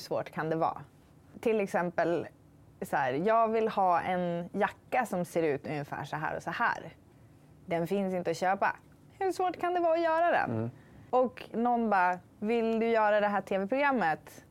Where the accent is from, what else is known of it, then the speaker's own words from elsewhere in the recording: Ytterboda, Västerbotten County, Sweden; Ja, alltså jag kommer från Ytterboda som ligger vid kusten typ 2 mil norr om Umeå.